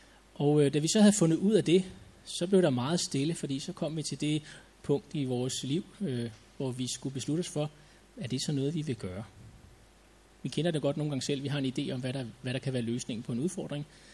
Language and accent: Danish; Frederiksværk, Capital Region of Denmark, Denmark; nede i byen i Frederiksværk, hvor jeg voksede op.